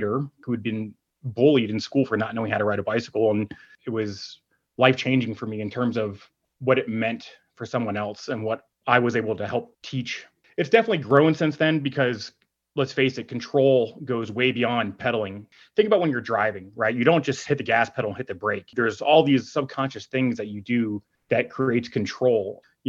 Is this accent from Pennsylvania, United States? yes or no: yes; Pittsburgh, Pennsylvania, United States; moved away; I moved to Colorado from Pittsburgh, Pennsylvania to race bicycles.